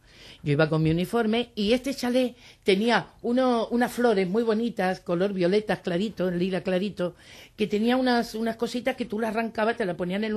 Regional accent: Seville, Andalusia, Spain; born there; Mira, cuando yo nací en Sevilla, todos lo sabéis, en el barrio de La Macarena.

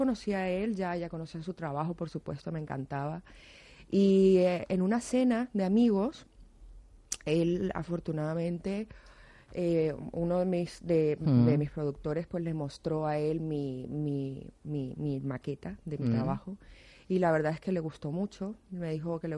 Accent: Barranquilla, Atlántico, Colombia; Yo soy nacida en Colombia.

